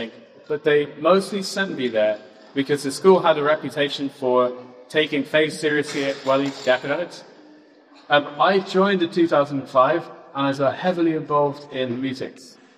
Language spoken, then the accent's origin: English; London, United Kingdom; I grew up in London, and I went to a really prestigious school called the London Oratory. It was a Catholic state school.